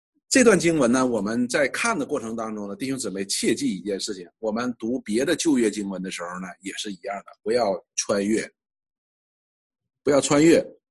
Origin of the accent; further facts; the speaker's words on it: China; 我们中国人最明白这个道理了。